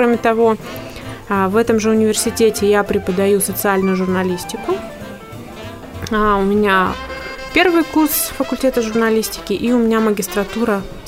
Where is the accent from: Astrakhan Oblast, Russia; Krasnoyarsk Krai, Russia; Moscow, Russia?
Krasnoyarsk Krai, Russia; Krasnoyarsk; я родилась и выросла в Сибири, и живу, собственно, в Сибири. Родилась в городе Красноярске, закончила школу-интернат номер 21 в городе Абакане, после чего поступила в Новосибирский государственный университет.